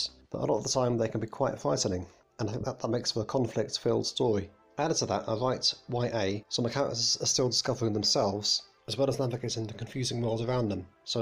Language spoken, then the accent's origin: English; Brighton, South East England, United Kingdom; now in Carluke, United Kingdom; I'm originally from Brighton in England, but I've been living in Scotland for the past 20 years, so that's nearly half my lifetime. Pretty much settled here in the town of Carluke